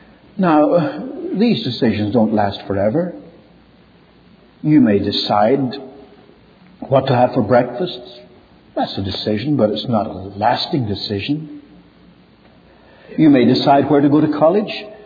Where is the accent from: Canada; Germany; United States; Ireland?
Ireland; born there; Though I was born in Ireland, I didn't need to be naturalized.